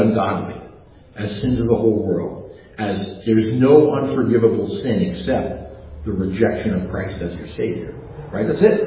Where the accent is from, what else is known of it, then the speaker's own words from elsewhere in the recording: New York City, New York, United States; Now, I grew up in New York, and one of the things that we had when I was a kid, and you probably have heard of this, the Son of Sam murders and David Berkowitz, and it really gripped the city of New York